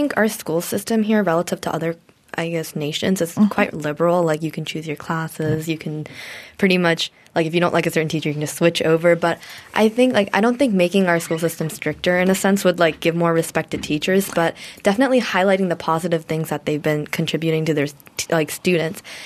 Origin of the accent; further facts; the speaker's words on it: India; teachers in my home country were. And in India, teachers are often they're paid